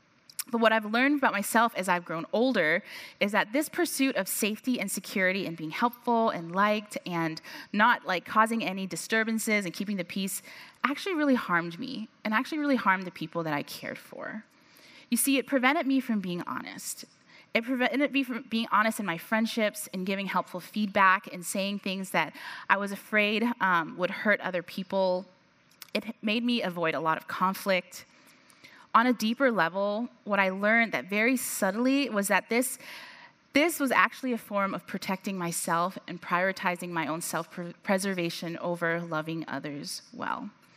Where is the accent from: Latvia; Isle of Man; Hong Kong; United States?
Hong Kong; I grew up in Hong Kong.